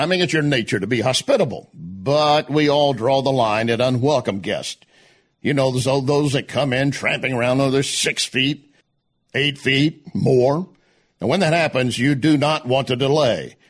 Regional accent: Texas, United States; I'm a Texan. I can mock Louisiana if I choose.

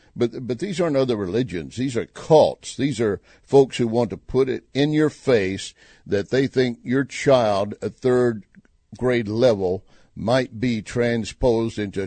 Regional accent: Austin, Texas, United States; my hometown, Austin, has gone too deep blue.

